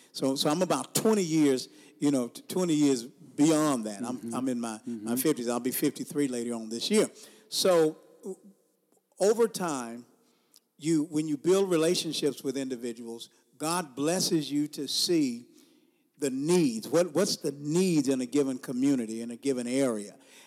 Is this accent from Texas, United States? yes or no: yes; Houston, Texas, United States; now in Mansfield, United States; My wife and I, we are originally from Houston, Texas. Mansfield is a rural area in the Dallas-Fort Worth area.